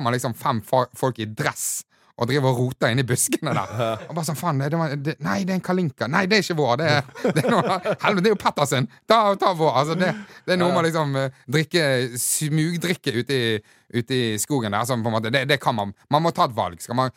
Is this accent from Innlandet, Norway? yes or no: no; Knarvik, Vestland, Norway; der jeg er fra, ute i Knarvik